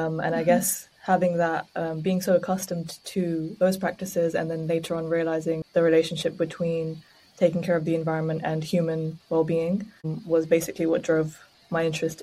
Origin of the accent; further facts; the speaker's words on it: Pakistan; English is a second language; now in London, United Kingdom; So originally I'm from Pakistan, and I moved to London almost 14 years ago now.